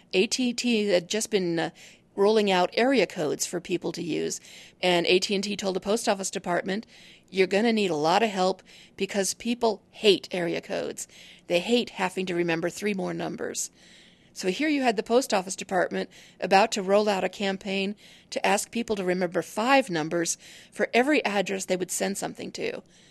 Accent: Pendleton, Oregon, United States; My hometown, Pendleton, Oregon.

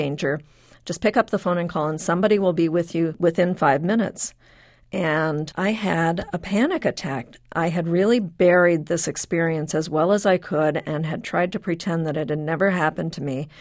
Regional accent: Evanston, Illinois, United States; Well, I grew up in Evanston, Illinois, in a suburb that really worked for an integrated community.

